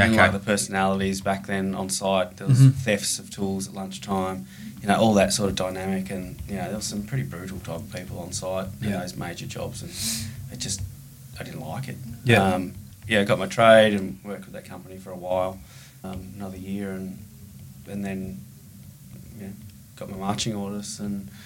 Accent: Hobart, Tasmania, Australia; I'm from Tasmania and from Hobart

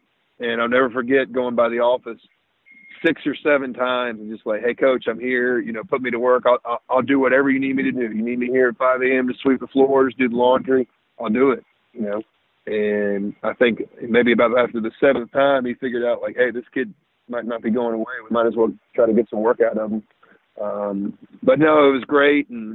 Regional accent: Raleigh, North Carolina, United States; But growing up in Raleigh, North Carolina, where obviously basketball, college basketball at that, is kind of held on a pedestal a little bit.

